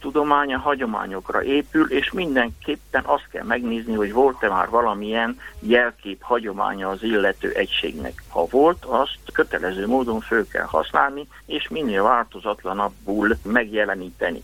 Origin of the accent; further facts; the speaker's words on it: Mădăraș, Mureș County, Romania; a szülőfalum Mezőmadaras